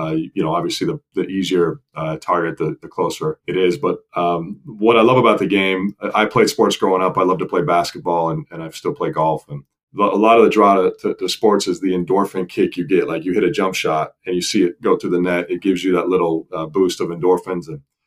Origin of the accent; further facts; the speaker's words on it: Wyoming, United States; I grew up fly fishing. I grew up in Wyoming. So I grew up, I didn't do as much spin casting. I did a lot of fly fishing on rivers and streams.